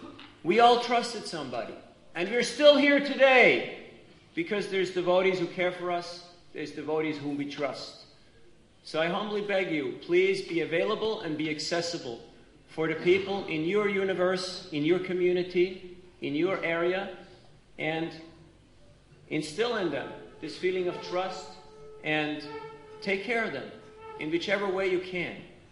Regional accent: Switzerland; because I told him I'm from Switzerland

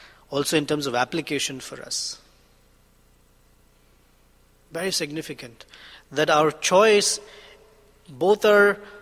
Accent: India; I don't know if see, most of you are American. I grew up in India, okay? And this is the picture of America I grew up with in one sense.

